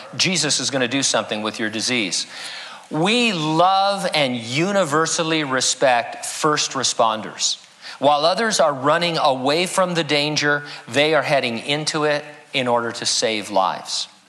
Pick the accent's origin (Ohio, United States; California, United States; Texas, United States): California, United States; San Bernardino; This week's tragic mass shooting in my hometown of San Bernardino immediately sparked a mini debate over calls for prayer in its aftermath.